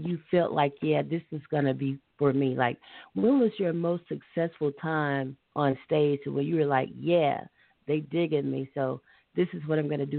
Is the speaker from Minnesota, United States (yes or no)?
no; Georgia, United States; I'm actually from Georgia myself.